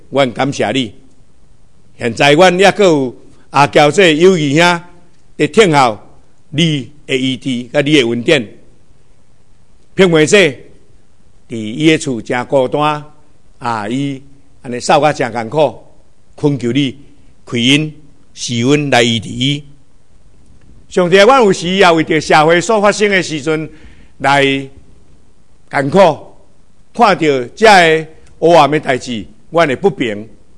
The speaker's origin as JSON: {"language": "Chinese", "country": "Taiwan", "tie": "born or raised there", "lives_now": "United States", "said": "我的故乡台湾也有很大的变化。我的美国明年的选举也不知道要怎样"}